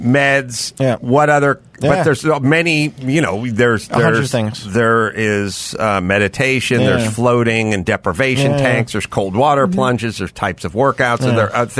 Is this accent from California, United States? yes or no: yes; North Hollywood, California, United States; I'm from North Hollywood. There's no panic attacks.